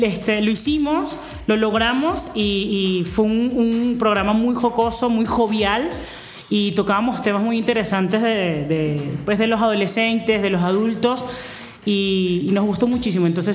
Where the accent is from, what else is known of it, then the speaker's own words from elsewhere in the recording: Miranda, Venezuela; moved away as an adult; also born or lived in Zulia; now in Mexico; Yo soy de Venezuela. Yo nací en el estado Zulia, en el occidente de mi país, pero me crié en Miranda, muy cerquita de la capital de Venezuela.